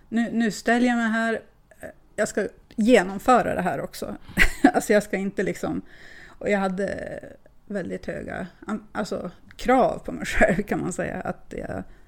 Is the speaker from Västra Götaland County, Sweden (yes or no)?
no; Lycksele, Västerbotten County, Sweden; now in Skellefteå, Sweden; jag kommer från Lycksele och jag flyttade hit till Skellefteå som 17-åring.